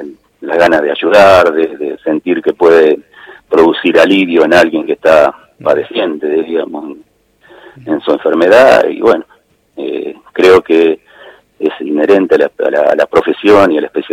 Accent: Lonquimay, La Pampa, Argentina; also born or lived in La Plata; now in Morón, Argentina; Yo soy pampeano. Nací en La Pampa, en un pueblo que se llama Lonquimay, del cual me siento muy orgulloso, que es un pueblo de 2.000 habitantes. Estudié en La Plata

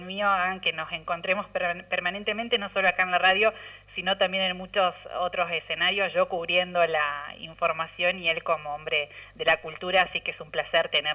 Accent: Federal, Entre Ríos, Argentina; Yo lo recuerdo como un vecino más en Federal, en los febreros, en que mi ciudad natal se viste de chamamé.

